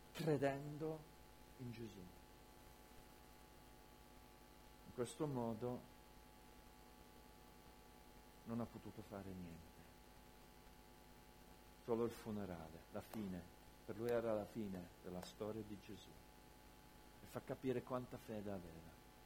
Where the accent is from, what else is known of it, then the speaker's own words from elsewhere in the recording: Calabria, Italy; noi viviamo in una mentalità, siamo cresciuti qui in Calabria in una mentalità dove il peccato diventa peccato quando la gente lo sa.